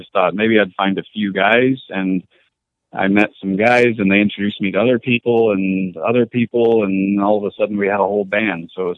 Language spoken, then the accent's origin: English; San Antonio, Texas, United States; I grew up in San Antonio, Texas